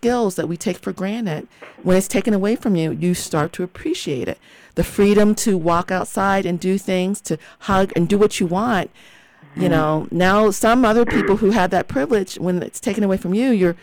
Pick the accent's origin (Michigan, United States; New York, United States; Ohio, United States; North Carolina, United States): Ohio, United States; You know, I live in New Mexico, but I'm originally from Ohio.